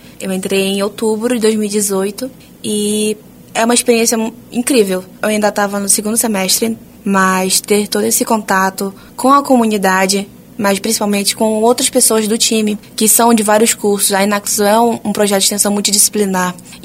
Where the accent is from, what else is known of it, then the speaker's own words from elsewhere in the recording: Belém, Pará, Brazil; Então, eu como belenense, como estudante de arquitetura e urbanismo